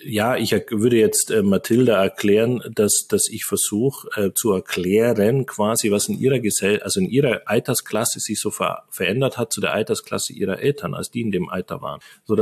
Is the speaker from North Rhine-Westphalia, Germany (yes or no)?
no; Bavaria, Germany; Ich bin im Allgäu groß geworden, auf dem Dorf.